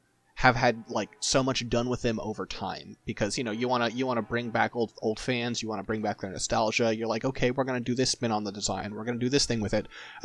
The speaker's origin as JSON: {"language": "English", "country": "Ireland", "said": "It's going to be Irish. I'm Irish. I can make that joke."}